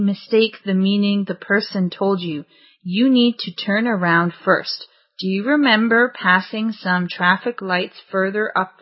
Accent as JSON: {"language": "English", "country": "Switzerland", "tie": "born or raised there", "also_born_or_lived": "France", "second_language": "English", "lives_now": "Weybridge, United Kingdom", "said": "Yes, I was born in France, but I grew up in Switzerland, and I recently moved to the UK. Now I live in Weybridge."}